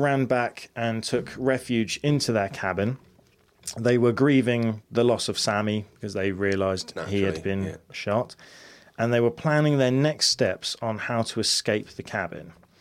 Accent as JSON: {"language": "English", "country": "United States", "said": "Yeah, normal American. Yeah, yeah. I can say it. I'm American. It's fine."}